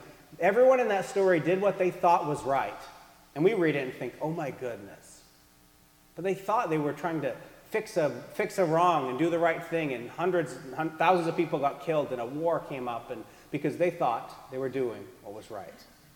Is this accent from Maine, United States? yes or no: yes; Maine, United States; also born or lived in Virginia / California; So I grew up in Maine, and then I moved to Virginia and then California for school. And being a Mainer my whole life, I was a huge Dunkin' Donuts fan.